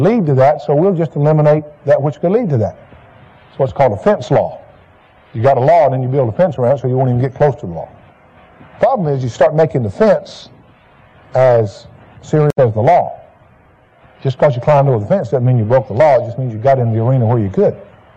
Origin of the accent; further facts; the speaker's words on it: Alabama, United States; For instance, I grew up in the South, in Alabama, in a Baptist background, where dancing was considered sin.